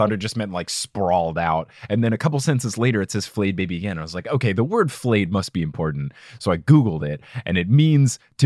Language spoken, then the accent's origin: English; New Jersey, United States; This has gotten me into trouble because I grew up in New Jersey, which is a very, you tell people how you feel